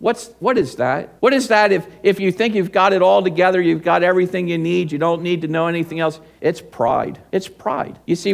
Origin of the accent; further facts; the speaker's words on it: New Jersey, United States; people know that I'm from South Jersey because it's water.